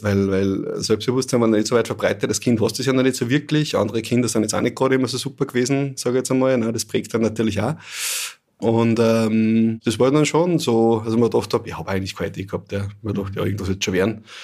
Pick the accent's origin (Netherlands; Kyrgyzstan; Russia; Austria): Austria; Bad Ischl, Upper Austria; der Bachgasse 10a, quasi neben einer Felswand, neben einer Großen, war mein Ort des Aufwachsens. Also ein gebürtiger Ischler, ja, voll.